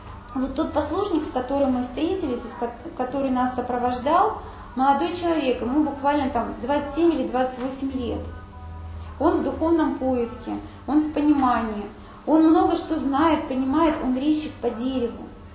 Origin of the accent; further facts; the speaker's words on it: Arkhangelsk Oblast, Russia; я из Архангельской области